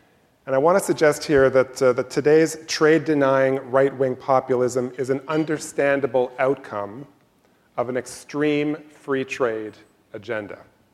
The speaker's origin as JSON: {"language": "English", "country": "Canada", "said": "I'm a Canadian."}